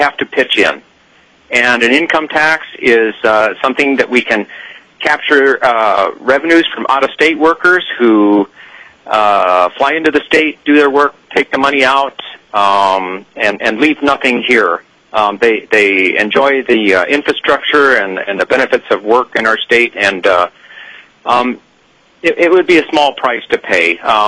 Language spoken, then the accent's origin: English; Delta Junction, Alaska, United States; I am from Delta Junction, and I represent myself.